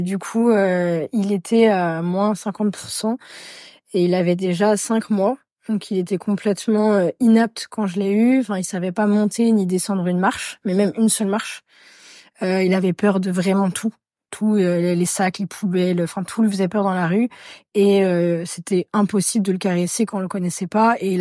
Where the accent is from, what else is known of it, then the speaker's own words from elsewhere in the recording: Brest, Brittany, France; also born or lived in Spain; j'ai 33 ans, je suis de Brest à la base, mais du coup j'ai vécu 4 ans en Espagne, donc un gros changement de vie, de température.